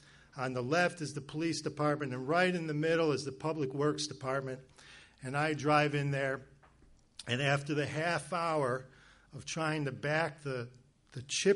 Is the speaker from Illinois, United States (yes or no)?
yes; Berkeley, Illinois, United States; I grew up out in Berkeley, Illinois, outside of Chicago, and I needed a job. I was a 17-year-old kid.